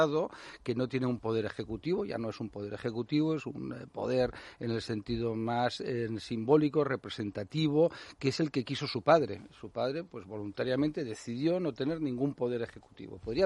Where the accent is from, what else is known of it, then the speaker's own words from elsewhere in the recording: Catalonia, Spain; Cataluña, mi tierra, está llena de historiadores ignorantes, ¿no?